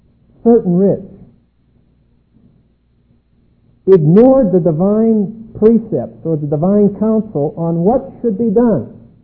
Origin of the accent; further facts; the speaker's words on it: Pittsburgh, Pennsylvania, United States; But I was raised in the East, that's obvious. I'm sorry about that, it just happened to work out that way. Probably in the greatest industrial center in the world, in Pittsburgh.